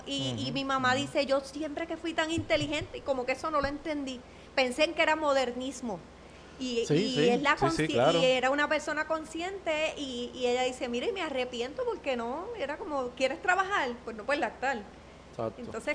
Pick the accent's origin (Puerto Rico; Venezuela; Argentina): Puerto Rico; Comerío; yo me crié en Comerío, hago vida en Comerío todavía